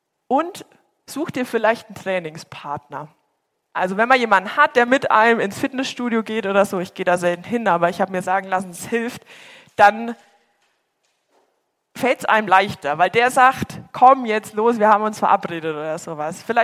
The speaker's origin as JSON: {"language": "German", "region": "Bavaria", "country": "Germany", "said": "Ich komme aus Bayern und es ist echt immer eine Strecke, die ich da hinfahren muss"}